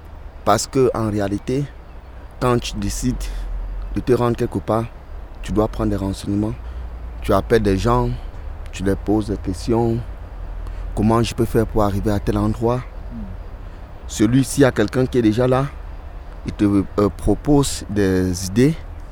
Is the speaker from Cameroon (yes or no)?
yes; Cameroon; Puisque je suis Camerounais, chez nous, il y a les langues maternelles, mais nos premières langues nationales, nous avons l'anglais, le français, pour ceux qui vivent du côté francophone, l'anglais pour ceux qui vivent du côté anglophone. J'ai grandi du côté francophone, j'ai fait des études là-bas.